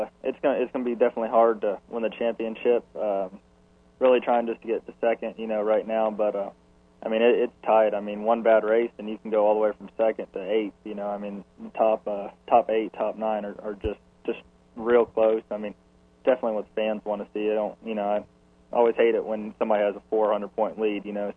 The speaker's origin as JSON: {"language": "English", "region": "Texas", "country": "United States", "said": "Well, yeah, I'm originally from Texas, but I now live in North Carolina."}